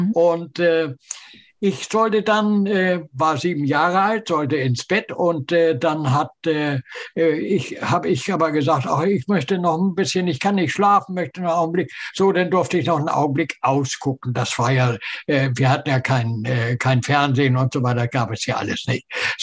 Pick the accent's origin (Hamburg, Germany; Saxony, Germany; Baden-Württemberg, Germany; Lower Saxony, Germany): Hamburg, Germany; Harburg; geboren 1931 in Harburg. In Harburg bin ich aufgewachsen, dort auch zur Schule gegangen und bis 1944, mit 13 Jahren, bin ich in die Kinderlandverschickung gekommen.